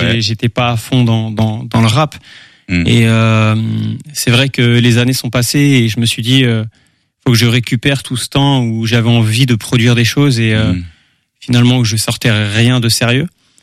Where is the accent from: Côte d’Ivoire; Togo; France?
France; Nantes, Pays de la Loire; born there; ma maman est d'origine de la Martinique. Et si tu veux, ben voilà, hein. C'est moi je suis né sur Nantes